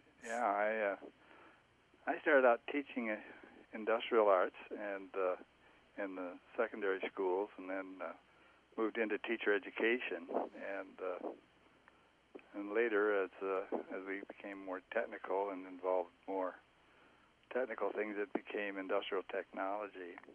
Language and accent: English; Brayton, Iowa, United States; Okay, well, I was born in just outside of Brayton, Iowa, on a farm, and then we moved around a lot.